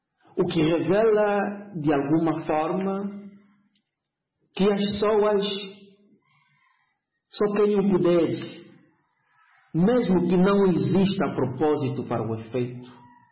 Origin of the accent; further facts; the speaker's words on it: Angola; pelo facto de nós, como angolanos, sobretudo da parte de quem governa o país